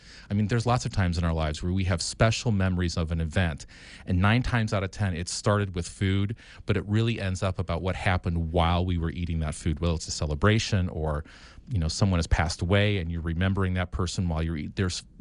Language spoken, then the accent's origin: English; United States; I'm from Wisconsin or Northern Illinois, almost Wisconsin, and I love cheese